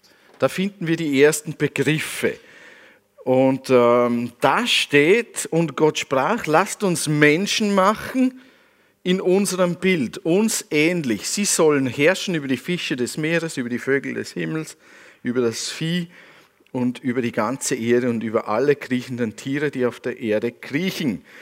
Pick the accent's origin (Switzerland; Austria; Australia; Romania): Switzerland; als Schweizer mit dem scharfen SZ-Dingsbumster